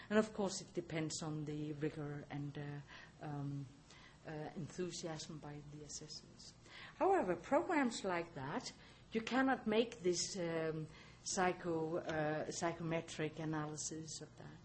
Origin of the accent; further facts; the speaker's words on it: Bangalore, Karnataka, India; now in Canada; I've never experienced the psychometric here because I come from Bangalore